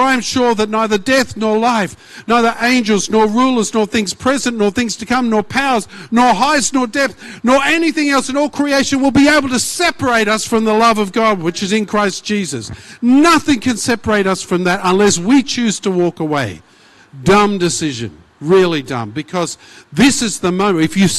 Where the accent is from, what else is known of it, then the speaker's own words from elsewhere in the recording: Australia; I'm an Australian too, I can say that.